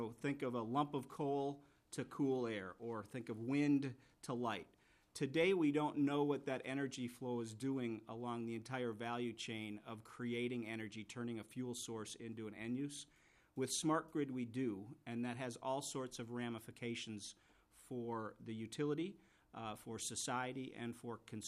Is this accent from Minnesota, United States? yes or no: yes; St. Louis Park, Minnesota, United States; And I'm a born and raised in St. Louis Park, so I'm a longtime Minnesota resident.